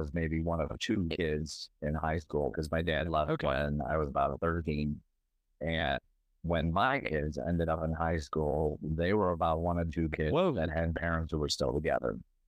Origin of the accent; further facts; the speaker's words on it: Chicago, Illinois, United States; I grew up in Chicago. My one side of the family, my dad's side, were Italian immigrants. The other side has been here for a while. I grew up in the 70s and 80s.